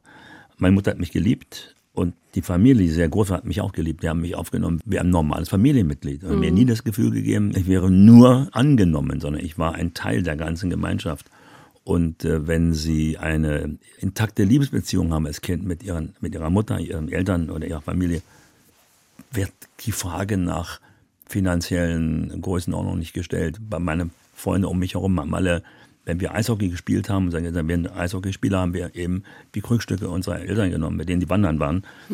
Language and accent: German; Berlin, Germany; wurde man mir mal hingefahren in meine Geburtsstraße, da wo ich dann aufgewachsen bin.